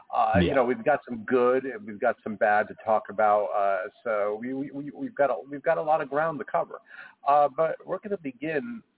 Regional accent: New Jersey, United States; because I'm originally from the New Jersey, New York area, and if you're from the New Jersey, New York area, you love you some doggy.

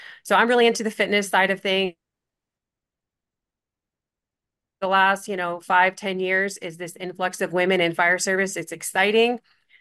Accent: San Diego, California, United States; But San Diego is right down the street from where I live, and excited that it's going to be in my hometown and bring some of our friends from across the nation here for this wonderful event.

